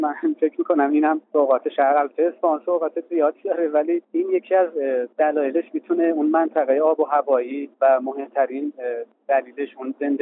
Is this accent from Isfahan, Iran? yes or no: yes; Isfahan, Iran; اصفهان که شهر خودم هست